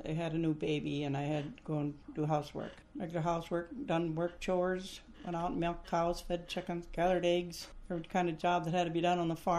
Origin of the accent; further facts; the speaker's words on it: Titonka, Iowa, United States; Oh, I lived in the Titonka. I was born in the Titonka area on the farm.